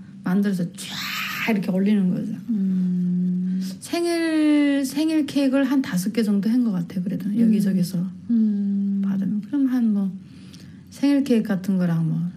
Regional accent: South Korea; now in United States; 나 한국에서 왔는데 이렇게 해서 이제 이렇게 하는 사람이다.

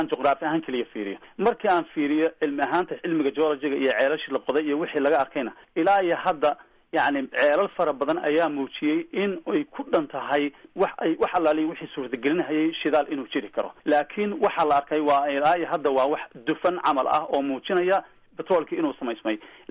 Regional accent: Galkayo, Mudug, Somalia; born there; gaalkacyo joogtaa walaashay waa magaaladii aan ku dhashay weeye

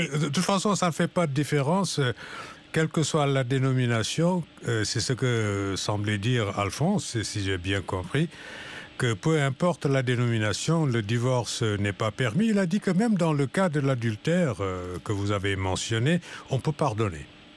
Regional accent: Senegal; je suis du Sénégal, mon père est un ancien imam, il fut cadi aussi

